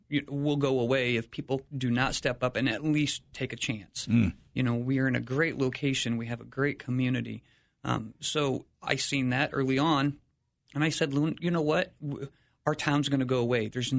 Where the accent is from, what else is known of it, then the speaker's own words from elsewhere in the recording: Washington, Illinois, United States; No, I'm not. I was born and raised in Washington, Illinois, not far away.